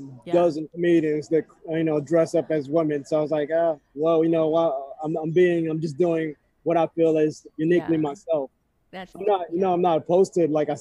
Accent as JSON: {"language": "English", "country": "United States", "tie": "born or raised there", "said": "Filipino cultural upbringing … my socially awkward side, the nerd character in me … I grew up around Brooklyn in New Jersey, that East Coast street knowledge."}